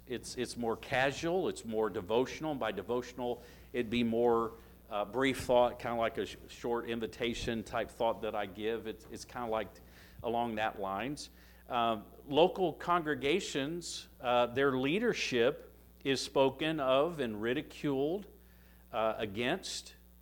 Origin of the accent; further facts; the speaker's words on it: Indiana, United States; when I grew up in Indiana, we had an eldership. So this was in the 70s.